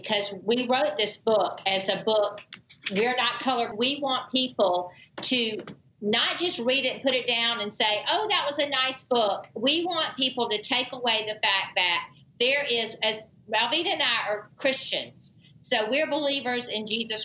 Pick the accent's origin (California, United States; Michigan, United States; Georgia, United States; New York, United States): Georgia, United States; But yes, growing up in South Georgia, where it was still, there was a lot of segregation